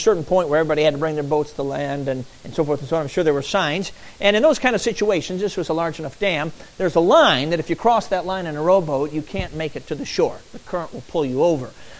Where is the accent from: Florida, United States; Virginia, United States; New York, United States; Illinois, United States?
Illinois, United States; Chicago; Now you got to work at it in the city, I understand. But I grew up in Chicago.